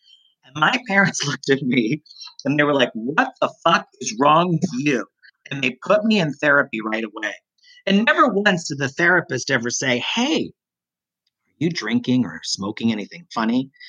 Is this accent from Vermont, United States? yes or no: no; New Hampshire, United States; And growing up in New Hampshire at the same time, Christine, there was this TV show called In Search